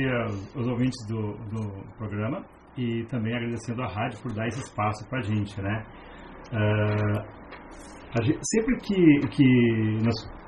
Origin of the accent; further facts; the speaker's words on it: Porto Alegre, Rio Grande do Sul, Brazil; Então, eu vim de Porto Alegre aprender a fazer massa com os italianos aqui